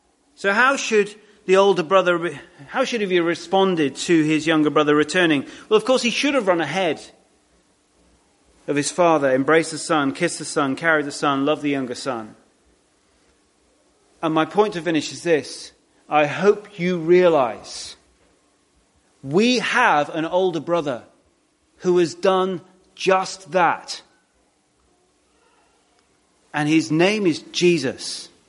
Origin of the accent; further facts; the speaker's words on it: United Kingdom; We all acknowledge that, of God's initiating love in our heart, in our lives. It is humbling, isn't it? But at the same time, we all, again, we're British, so we're not smiling much